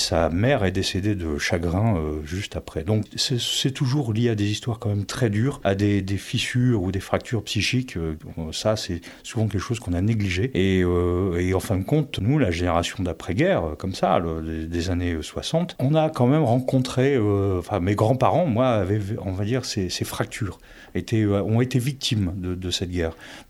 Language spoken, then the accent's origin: French; Auchel, Hauts-de-France, France; Je suis né dans le Pas-de-Calais, à Auchel